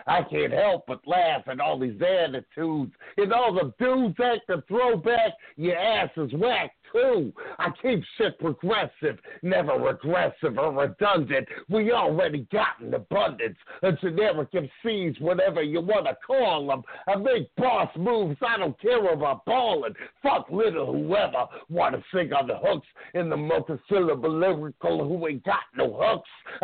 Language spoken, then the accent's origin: English; New Jersey, United States; I'm from Jersey.